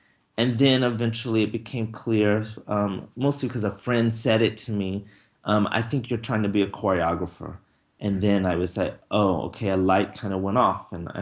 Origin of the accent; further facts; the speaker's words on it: Georgia, United States; This was growing up in Georgia.